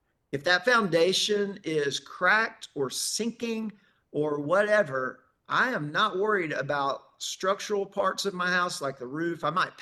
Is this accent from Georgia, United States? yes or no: yes; Warner Robins, Georgia, United States; I'm from Warner Robins, so I'm from Middle Georgia, but we were a military family.